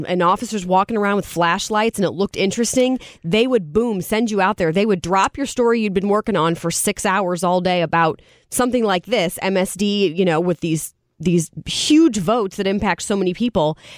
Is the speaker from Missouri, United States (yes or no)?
yes; Chesterfield, Missouri, United States; So I think I was St. Louis County because I grew up in Chesterfield.